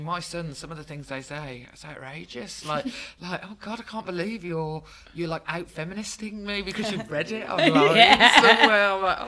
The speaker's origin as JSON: {"language": "English", "town": "Birmingham", "region": "West Midlands", "country": "United Kingdom", "said": "I come from Birmingham where that your only really, really way of knowing that somebody loves you is if they take the piss out of you mercilessly."}